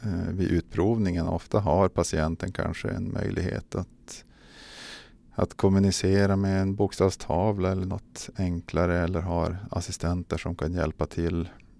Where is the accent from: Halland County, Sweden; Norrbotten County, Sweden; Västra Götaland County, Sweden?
Norrbotten County, Sweden; Piteå; also born or lived in Luleå; Jag är inte Lulebo, jag är Pitebo. Född och uppvuxen i Piteå, har haft lite turer söderut i Sverige och jobbat i Luleå i de senaste 15 åren. Men bor i Piteå och pendlar.